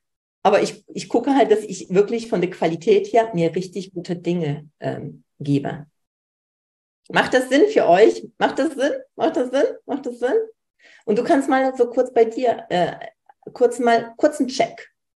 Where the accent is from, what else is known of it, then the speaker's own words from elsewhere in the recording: Poland; Ich komme aus Polen, wenig Geld.